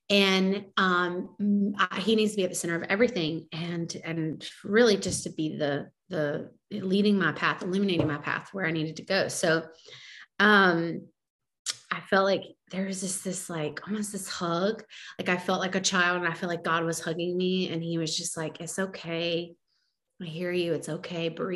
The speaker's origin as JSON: {"language": "English", "region": "Georgia", "country": "United States", "tie": "born or raised there", "moved": "as an adult", "said": "so where we lived before was in Georgia and, it was essentially my hometown. I'd lived there my whole life, you know, pretty much for like 30 years."}